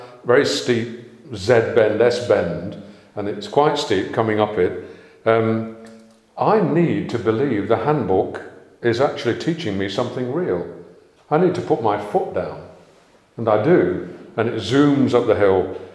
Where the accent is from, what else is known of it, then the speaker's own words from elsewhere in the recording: United Kingdom; I mean, we are British, aren't we? Every single one of us is British to the core.